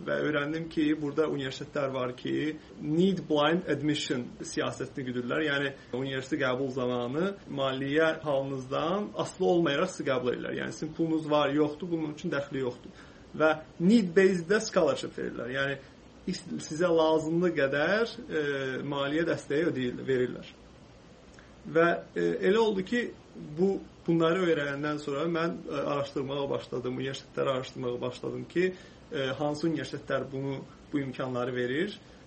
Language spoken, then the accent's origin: Azerbaijani; Quba, Quba District, Azerbaijan; Qubada oxumuşam, böyümüşəm. Qubada məktəb Türk liseyini bitirmişəm.